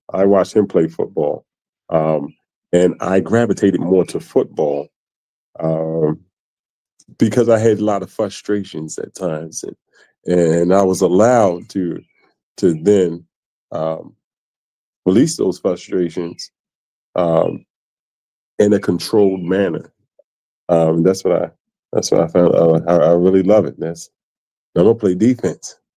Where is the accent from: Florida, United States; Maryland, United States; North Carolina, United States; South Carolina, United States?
Maryland, United States; Baltimore; Okay, hometown is Baltimore, Maryland. Born and raised.